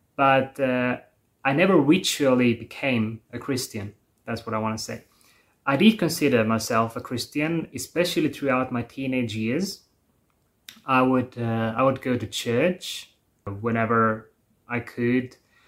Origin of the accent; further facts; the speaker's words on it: Vastselina, Võru County, Estonia; I come from a really small place in Estonia called Vastselina. And at the time, it had around maybe 1,000 residents.